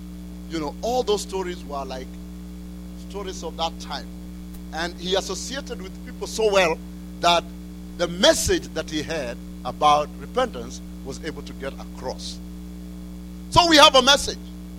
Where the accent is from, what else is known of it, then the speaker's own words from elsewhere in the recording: Nakuru, Nakuru County, Kenya; I come from Kenya. I come from Nakuru. I am married. I have children and grandchildren.